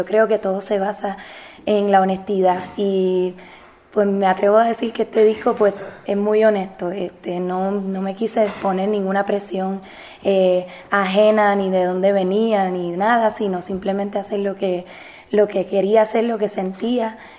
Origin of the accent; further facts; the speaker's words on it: Puerto Rico; nuestra historia musical como puertorriqueño.